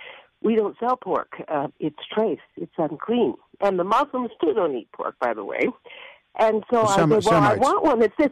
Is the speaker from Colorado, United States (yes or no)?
yes; Denver, Colorado, United States; now in Colorado Springs, United States; Fourth generation Denverite, so I know what I'm talking about when I ask.